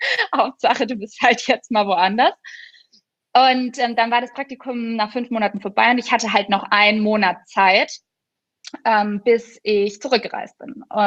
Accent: Würzburg, Bavaria, Germany; Ich komme aus Würzburg.

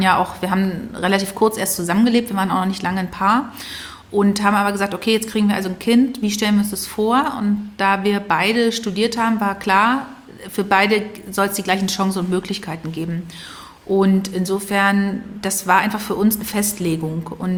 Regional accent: Berlin, Germany; also ich bin ja im Prenzlauer Berg aufgewachsen, also an der Schönhauser Allee, so wie Wladimir Kamina, nur an einer anderen Ecke.

